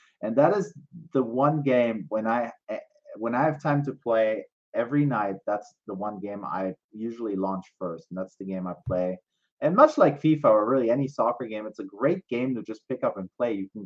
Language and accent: English; Dortmund, North Rhine-Westphalia, Germany; my hometown team, the team that I grew up rooting for, got pulled out of the game last minute. Borussia Dortmund